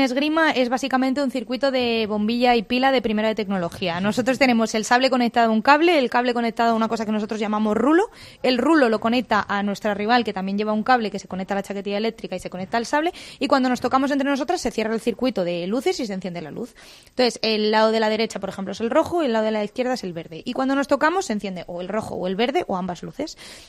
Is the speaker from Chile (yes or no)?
no; Spain; soy española